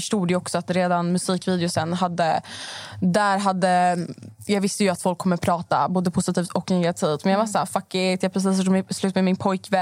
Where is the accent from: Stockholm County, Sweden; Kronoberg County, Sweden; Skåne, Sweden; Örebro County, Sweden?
Stockholm County, Sweden; Stockholm; Jag skulle väl nog säga att jag är uppvuxen i Stockholm. Jag är 20 år gammal.